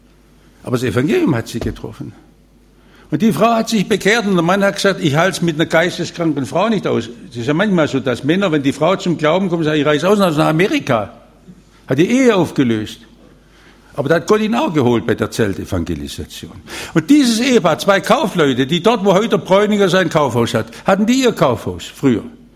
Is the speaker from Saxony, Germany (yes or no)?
no; Stuttgart, Baden-Württemberg, Germany; Wisst ihr, ich komme ja aus Stuttgart und ihr meint immer, Stuttgart sei eine fromme Stadt.